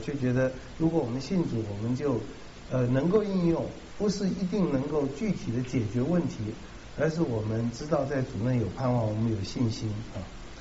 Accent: China; 用我们中国人话有点像那个覆水难收哈

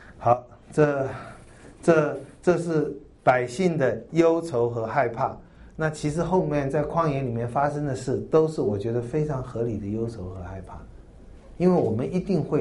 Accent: China; 对，我们中国人这套最会了，都存一大堆的存粮

